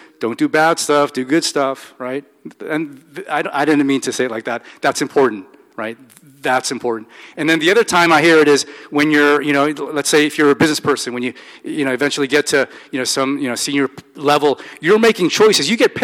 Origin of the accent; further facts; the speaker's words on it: Brockton, Massachusetts, United States; from Brockton, Massachusetts, a blue-collar town